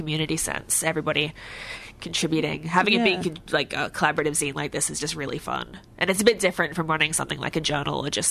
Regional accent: Brisbane, Queensland, Australia; and we're from Brisbane.

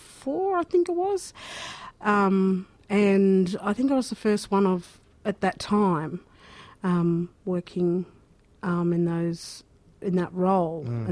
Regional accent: Deniliquin, New South Wales, Australia; So I was born in a place called Denny, or short for Deniliquin, they call it Dinny. And I grew up in New South Wales

